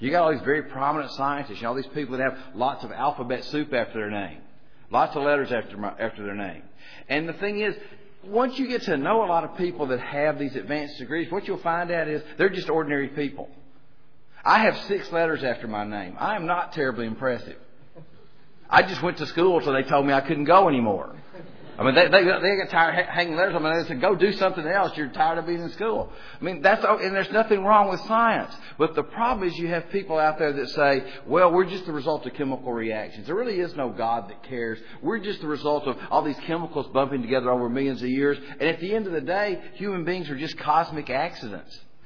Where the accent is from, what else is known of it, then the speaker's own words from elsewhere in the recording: Tennessee, United States; accent: Tennessee; We bring you greetings, especially from my home state of Tennessee. I do apologize for the accent. This is how we sound in Tennessee.